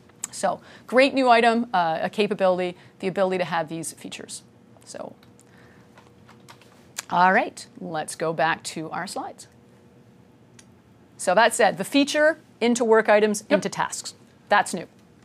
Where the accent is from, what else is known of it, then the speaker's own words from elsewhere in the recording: Canada; I am a Canadian after all.